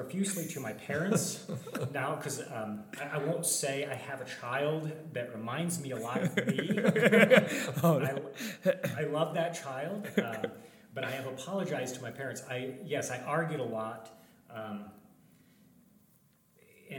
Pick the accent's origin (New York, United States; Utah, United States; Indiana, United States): Indiana, United States; Plymouth; My wife did, but I did not. I grew up in Plymouth, Indiana, which is an even smaller town than Marion.